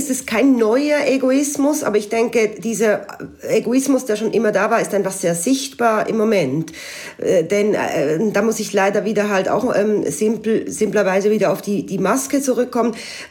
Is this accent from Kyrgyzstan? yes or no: no; Switzerland; now in France; Ich spüre als Schweizerin, und die allerdings seit einigen Jahren im nahen Elsass lebt, aber in der Schweiz arbeitet und sich täglich aufhält